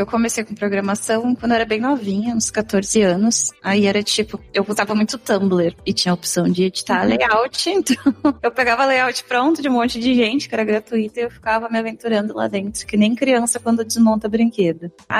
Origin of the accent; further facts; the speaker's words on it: Caxias do Sul, Rio Grande do Sul, Brazil; accent: southern; moved away as an adult; now in Campo Limpo Paulista, Brazil; Então, acho que pelo sotaque, quando eu abro a boca, dá pra ver que tem as raízes sulistas. Então, eu nasci em Caxias do Sul, na Serra Gaúcha, e fiquei lá por 23 anos. Hoje eu tô morando perto de São Paulo